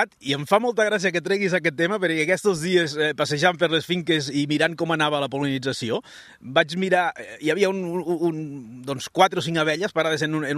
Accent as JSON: {"language": "Catalan", "town": "Badalona", "region": "Catalonia", "country": "Spain", "tie": "born there", "said": "Jo vaig néixer a Badalona, i després fa 12 anys ja que vam venir a viure aquí a Borges"}